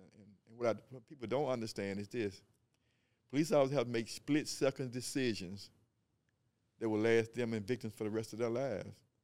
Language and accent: English; Atlanta, Georgia, United States; Well, see, my situation, I was raised in Atlanta all my life.